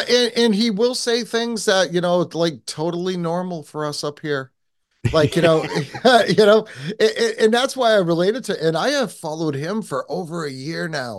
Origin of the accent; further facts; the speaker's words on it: New England, United States; accent: New England; you guys have always busted on me for my accent. I mean, I don't hear it, obviously. But, you know, New Englanders are a different breed.